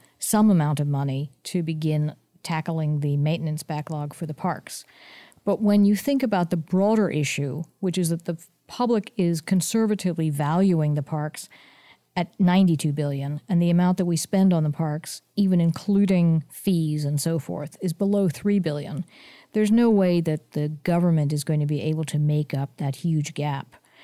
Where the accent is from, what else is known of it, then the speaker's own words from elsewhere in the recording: San Mateo, California, United States; You know, I have to say that I grew up in San Mateo, California